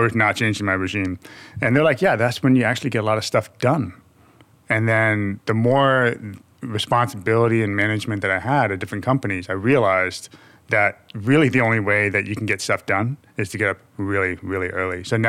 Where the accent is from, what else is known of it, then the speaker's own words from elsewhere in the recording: United States; my wife's Dutch and I'm American.